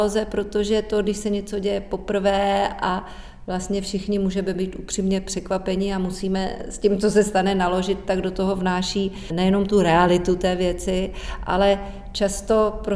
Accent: Bohemia, Czechia; u nás v Čechách všichni si říkáme pořád tak hezky, že jsme národ muzikantů

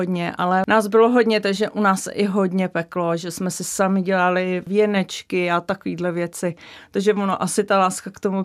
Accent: Neratovice, Central Bohemian Region, Czechia; jsem pocházím z Neratovic

